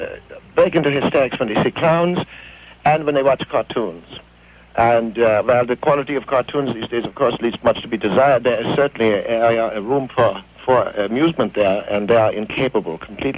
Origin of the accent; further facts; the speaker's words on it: Germany; I'm from Germany myself.